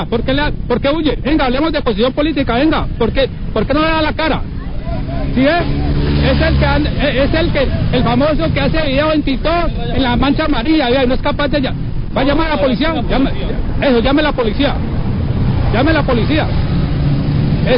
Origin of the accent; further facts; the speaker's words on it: Colombia; soy pueblo colombiano